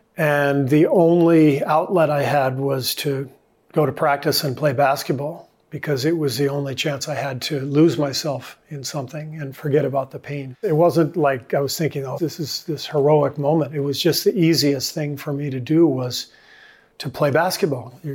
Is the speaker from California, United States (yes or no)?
yes; Los Angeles, California, United States; also born or lived in Lebanon / Cairo, Egypt / France; I was born in Lebanon, and though I was raised mostly in Los Angeles, we traveled quite a bit in the Middle East. So I lived in Cairo, Egypt for 3 years, lived in France for a year, Tunisia in Northern Africa for a summer.